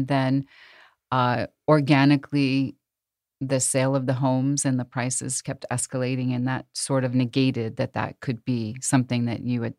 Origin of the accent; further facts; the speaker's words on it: New England, United States; I'm from New England. Yes.